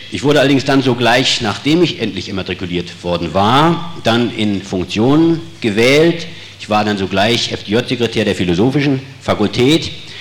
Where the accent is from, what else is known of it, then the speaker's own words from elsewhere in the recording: Bad Doberan, Mecklenburg-Vorpommern, Germany; Bin dann bei meiner Mutter aufgewachsen, zusammen mit meinen Geschwistern, meine Kindheit und Jugend in Bad Doberan verlebt